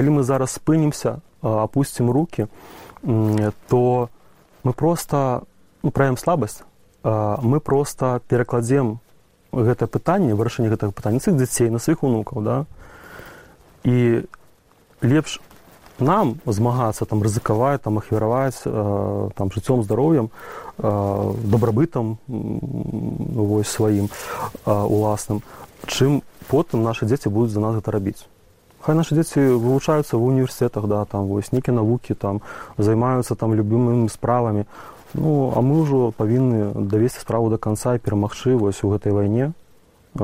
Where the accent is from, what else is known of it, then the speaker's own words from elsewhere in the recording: Belarus; вона довідалася, що я білорус